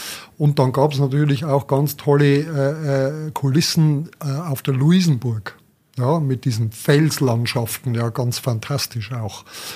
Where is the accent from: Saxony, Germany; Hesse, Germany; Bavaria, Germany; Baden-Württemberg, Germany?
Bavaria, Germany; Ja, also ich war ja schon immer ein Fan meiner Heimat und der Volker liebt es jetzt inzwischen auch und hat auch diese ganz versteckten Orte auch gesehen, zum Beispiel diesen Altmugler Wasserfall in der Nähe von Neualpenreuth.